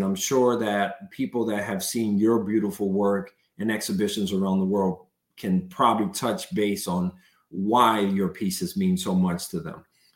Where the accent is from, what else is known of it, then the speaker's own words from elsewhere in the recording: New York, United States; You know, growing up in an urban setting in New York, and you and I, we're both from New York